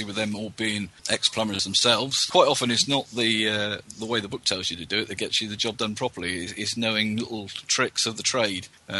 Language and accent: English; Poole, South West England, United Kingdom; I'm from Poole in Dorset, and I'm doing the 6129 week 3.